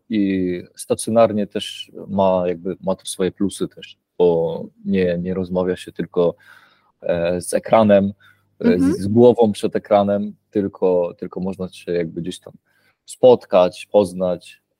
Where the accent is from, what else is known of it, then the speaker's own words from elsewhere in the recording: Hamburg, Germany; Urodziłem się w Hamburgu, ale rodzice pochodzą z Polski, jakby zjechali w latach 80. Więc jakby gdzieś tam też wychowałem się w tej Polonii w Niemczech, ale mogłem wchłonąć kulturę niemiecką, też język.